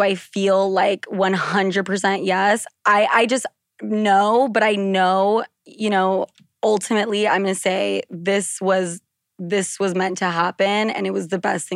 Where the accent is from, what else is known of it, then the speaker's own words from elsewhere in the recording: Utah, United States; Also, I grew up in Utah, and like, you're so scared to say, it's not, oh my God, it's oh my gosh.